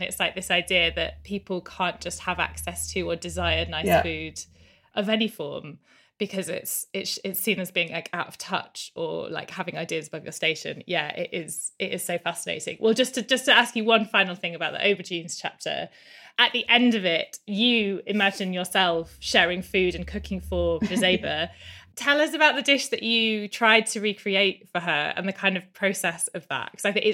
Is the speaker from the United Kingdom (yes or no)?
yes; England, United Kingdom; As an English person whose food culture does not feel historic, whose food culture feels very borrowed, stolen, you know, from the colonial past that we have